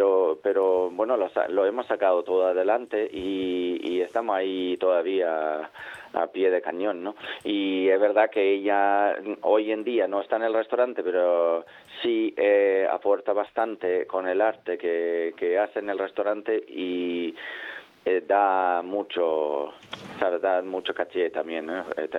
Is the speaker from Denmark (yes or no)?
yes; Denmark; Spanish is a second language; yo, como buen danés